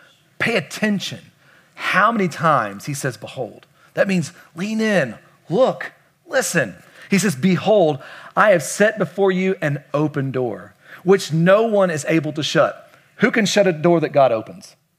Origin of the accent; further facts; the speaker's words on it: Kentucky, United States; now in Las Vegas, United States; I'm from Kentucky.